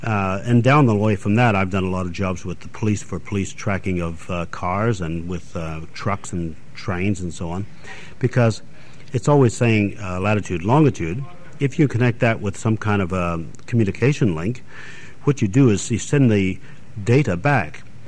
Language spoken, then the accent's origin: English; Canada; if you were in, say, my hometown in Canada